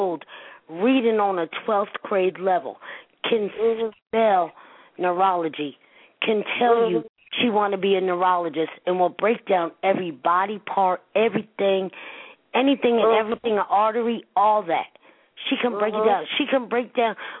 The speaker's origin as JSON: {"language": "English", "town": "Newark", "region": "New Jersey", "country": "United States", "said": "I know I came from Newark."}